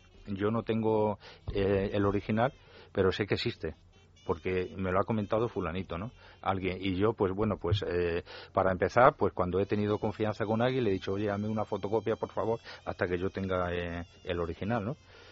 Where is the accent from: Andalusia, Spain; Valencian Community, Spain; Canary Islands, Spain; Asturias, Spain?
Andalusia, Spain; Úbeda; desde que yo era niño, pues siempre me ha gustado el cine, ¿no? Entonces yo recuerdo que yo soy de Úbeda, de la provincia de Jaén, y en los tiempos cuando era pequeño